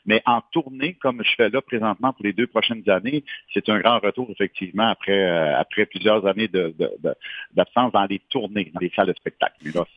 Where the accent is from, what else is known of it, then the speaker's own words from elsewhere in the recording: Quebec City, Quebec, Canada; Moi, je viens de Québec.